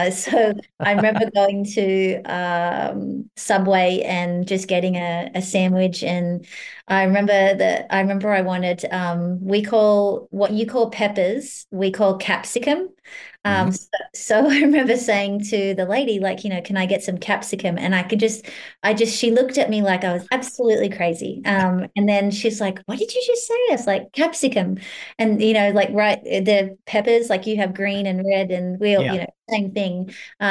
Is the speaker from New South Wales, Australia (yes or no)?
yes; Sydney, New South Wales, Australia; I grew up in Sydney, which is in the state of New South Wales. And when I was about 18, my parents moved about four hour drive north of Sydney in a beautiful little town called Tuncurry.